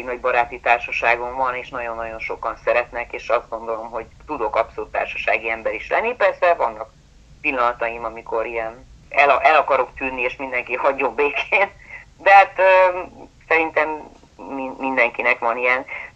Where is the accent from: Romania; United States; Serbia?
Romania; Transylvania; now in Hungary; hiszen Erdélyből települtünk át, és tényleg semmilyen kapcsolatrendszerem nem volt semmilyen szinten